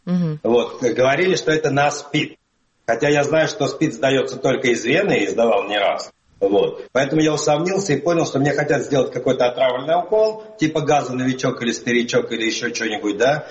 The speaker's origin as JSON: {"language": "Russian", "country": "Kazakhstan", "tie": "born there", "said": "как я в Казахстан по-российскому летаю, там, где я родился, в Казахстане."}